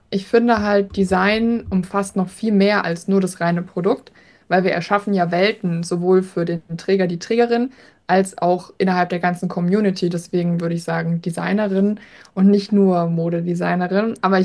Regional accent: Mannheim, Baden-Württemberg, Germany; Und ich sitze in Mannheim normalerweise, ist auch meine Heimatstadt.

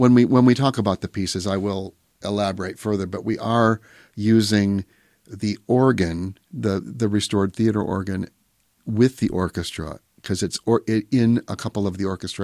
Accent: Pecatonica, Illinois, United States; I grew up in Pecatonica playing the organ for a couple churches

